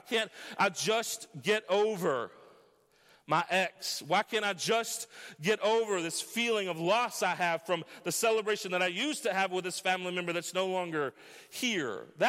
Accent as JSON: {"language": "English", "country": "United States", "said": "There is brutality that takes place a lot that we as an American people, generally speaking, are not aware of."}